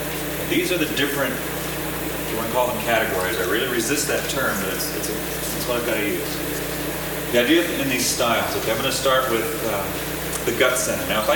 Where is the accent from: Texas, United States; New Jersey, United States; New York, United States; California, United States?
California, United States; now in Seattle, United States; I grew up down in California. And when I moved to Seattle, I started looking at Seattle through the eyes of a Californian.